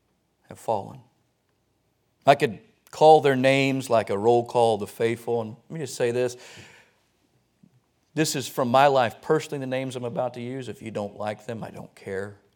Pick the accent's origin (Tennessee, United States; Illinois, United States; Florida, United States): Florida, United States; Pensacola; I live in Georgia. Georgia's where you go if you're bad as a kid, right? I was raised in Florida, the panhandle of Florida. I am from Pensacola / Cantonment. I'm a Florida boy.